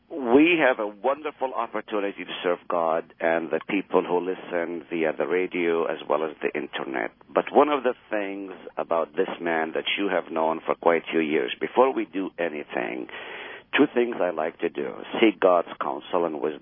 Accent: Israel; I heard that often growing up in the Middle East, specifically in Israel.

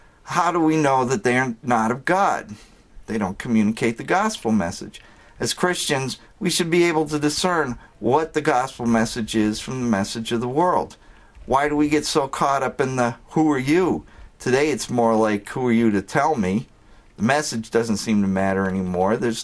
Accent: Boston, Massachusetts, United States; I'm from Boston, where politics is as much of a spectator sport as the Red Sox, Celtics, Patriots, or Bruins.

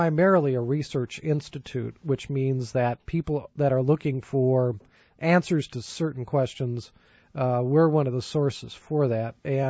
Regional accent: San Francisco, California, United States; I mean, it's like I come from San Francisco, and I didn't go see the things in San Francisco until I had friends from college and seminary

